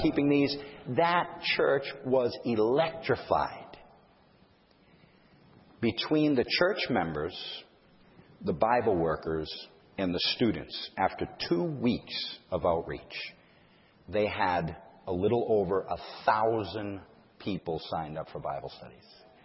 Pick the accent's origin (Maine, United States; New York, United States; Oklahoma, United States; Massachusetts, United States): Massachusetts, United States; I'm from Massachusetts. Oh, it's New England.